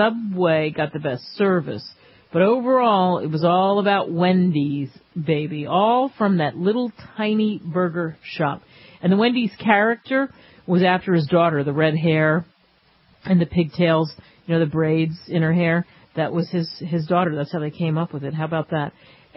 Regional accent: Philadelphia, Pennsylvania, United States; obviously I grew up in Philadelphia, New Jersey, and that's all the papers would talk about.

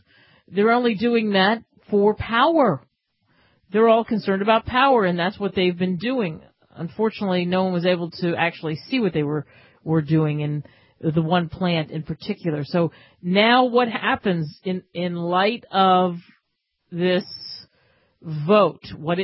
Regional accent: Philadelphia, Pennsylvania, United States; In my hometown of Philadelphia, unfortunately, the Flyers tried to fight back

